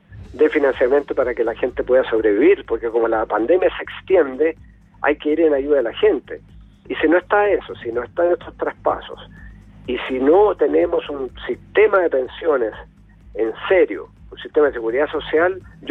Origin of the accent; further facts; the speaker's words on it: Estación Central, Santiago Metropolitan, Chile; Yo nací y me crié en Estación Central, así que allí vivía y nació mi madre. Y bueno, así que mi identidad está muy ligada a ese barrio de Estación Central.